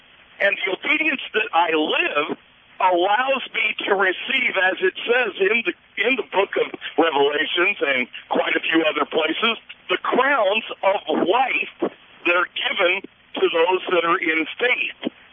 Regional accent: Fargo, North Dakota, United States; I'm from Minnesota. Actually, I'm from Fargo, but I'm driving a truck, and I'm going through Minnesota.

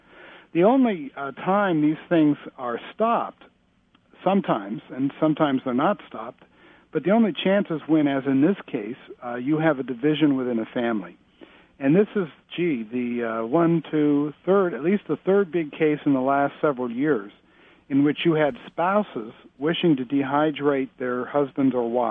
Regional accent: California, United States; which as a Californian turned my hair white.

